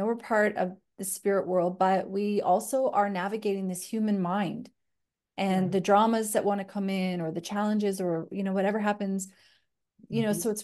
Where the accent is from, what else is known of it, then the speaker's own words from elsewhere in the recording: Canada; now in Australia; Well, I'm Canadian, but I have lived here for 10 years.